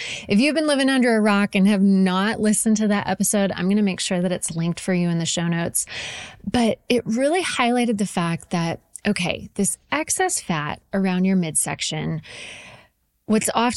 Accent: Idaho, United States; also born or lived in Oregon; We moved from Oregon back to my home state of Idaho, which is a huge move

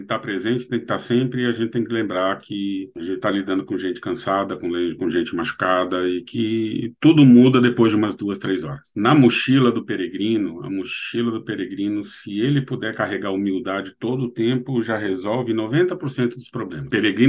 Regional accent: Brazil; Vocês vão perceber que nós somos brasileiros, né? Que nós, eu vou me incluir sempre nisso

